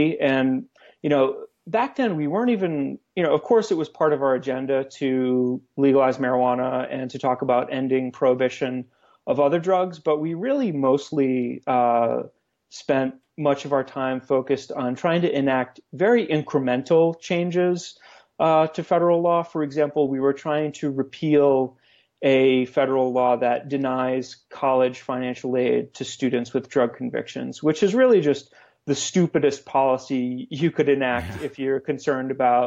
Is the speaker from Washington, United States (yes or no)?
no; Rhode Island, United States; got involved in some efforts to change state policies in my home state of Rhode Island.